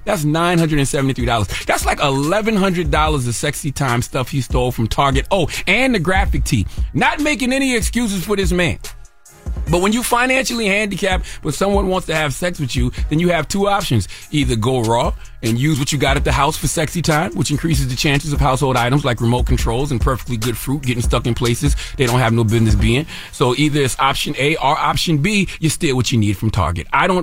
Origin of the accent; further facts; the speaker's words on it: South Carolina, United States; You know I'm from South Carolina. I'm in the roots and stuff.